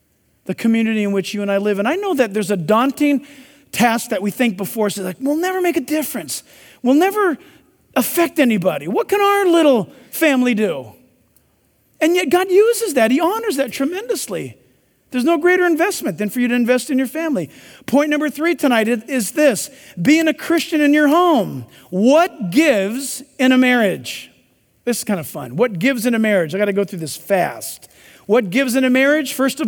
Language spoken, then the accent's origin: English; California, United States; Listen, I, for one, I'm from California and I've already voted.